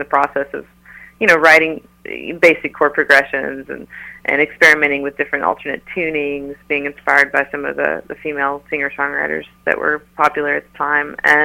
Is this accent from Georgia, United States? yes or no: yes; Ringgold, Georgia, United States; accent: country; I'm covering up a pretty thick country accent. Yeah, so I grew up in a small town in Ringgold, right outside of Chattanooga, Tennessee